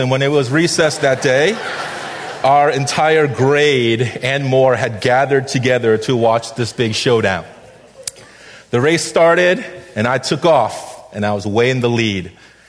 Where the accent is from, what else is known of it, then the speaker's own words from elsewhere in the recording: Connecticut, United States; I grew up in Connecticut. My school was not diverse at all. I was the only Korean kid in my grade.